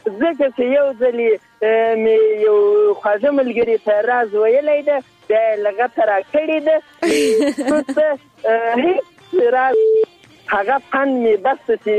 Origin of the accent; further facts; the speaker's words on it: Zabul, Afghanistan; now in Ghazni, Afghanistan; زه اصلا د زابل اوسیدونکی یم. دا وخت غزنی کې اوسېږم.